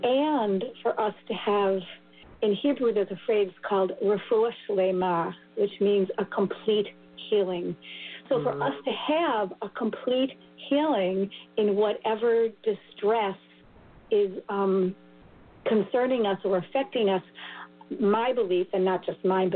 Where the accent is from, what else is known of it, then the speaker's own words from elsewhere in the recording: Buffalo, New York, United States; also born or lived in Israel; now in Boston, United States; I'm from Buffalo, New York originally, uh-huh. and then I lived in Israel for 5 years. And when uh-huh. I came back, I moved to the Boston area.